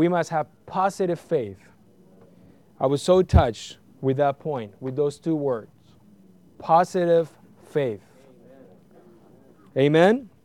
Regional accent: Puerto Rico; I remember when I was growing up, you know, I'm originally from Puerto Rico.

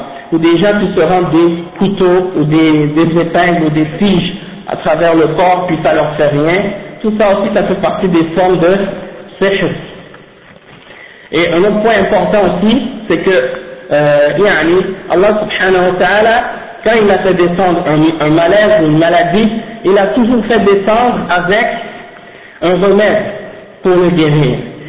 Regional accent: Haiti; moi-même, dans mon pays d'origine, en Haïti

